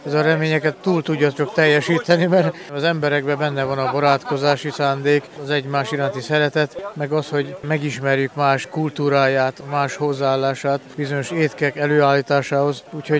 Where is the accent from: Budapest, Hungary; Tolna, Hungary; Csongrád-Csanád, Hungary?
Tolna, Hungary; Bogyiszló; Bogyisztóról jöttem.